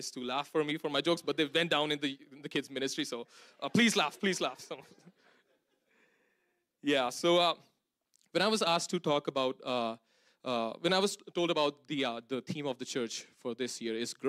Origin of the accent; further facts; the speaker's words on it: Punjab, India; moved away as an adult; now in Canada; I come from a Christian family. I am from India, from Punjab. I came to Canada just to attend Vanguard in 2022.